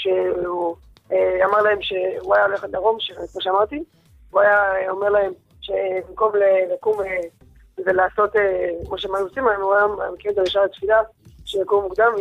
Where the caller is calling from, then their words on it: Bnei Brak, Tel Aviv District, Israel; מבני ברק.